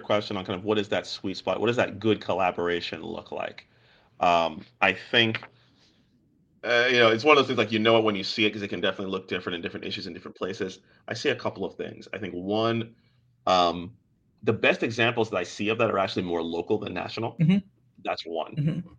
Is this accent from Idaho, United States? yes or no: no; Maryland, United States; I think about, during in my home state of Maryland, during the deepest parts of the pandemic